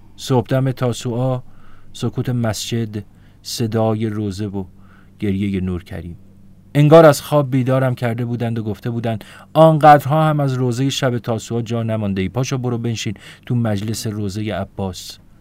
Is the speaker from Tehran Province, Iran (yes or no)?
yes; Tehran, Tehran Province, Iran; البته خودم تهرانیم.